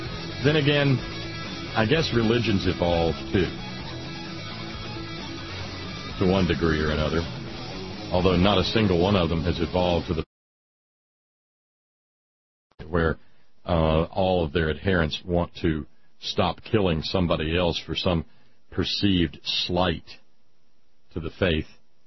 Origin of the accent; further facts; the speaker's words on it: Florence, Alabama, United States; Yeah, I grew up in Florence, and Muscle Shoals was just across the river.